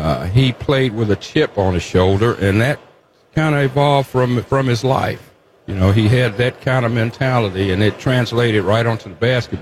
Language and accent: English; Tennessee, United States; I am truly honored, and what could be better than being in my hometown, my Vols, you know, my family's here.